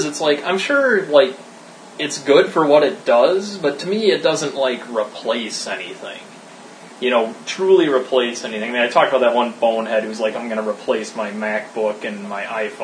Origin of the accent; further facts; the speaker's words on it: United States; I could be completely uninformed on a subject and say what I want because I'm an American.